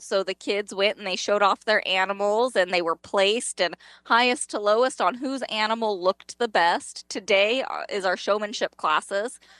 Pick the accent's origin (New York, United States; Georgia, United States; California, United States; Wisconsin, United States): California, United States; Bakersfield; I grew up in Bakersfield, where it's all agriculture and oil fields.